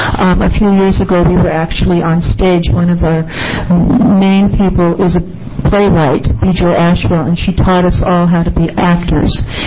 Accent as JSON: {"language": "English", "town": "Corvallis", "region": "Oregon", "country": "United States", "tie": "born or raised there", "also_born_or_lived": "South America", "said": "I'm a born and bred Oregonian. I was born in Corvallis. Later raised in South America."}